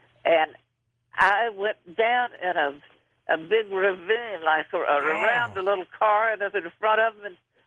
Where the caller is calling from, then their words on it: Las Vegas, Nevada, United States; In Las Vegas.